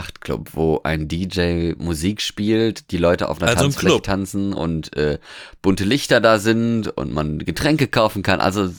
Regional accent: Norway; ich bin ja jetzt in Norwegen quasi aufgewachsen

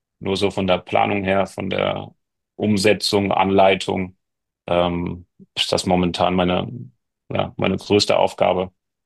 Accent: Southern Germany, Germany; aber als Süddeutscher ist Kiel vielleicht teilweise auch eine andere Kultur.

